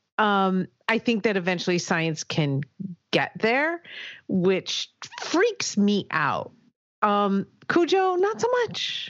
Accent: Midwest, United States; I'm from the Midwest.

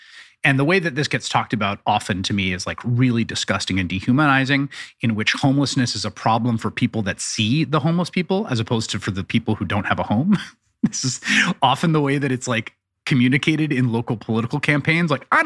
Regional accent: Bronx, New York, United States; also born or lived in Washington, D.C. / Chicago / Providence; I grew up in the Bronx. I've lived my whole life in cities. I lived in Washington, D.C., Chicago, New York, and Providence, Rhode Island.

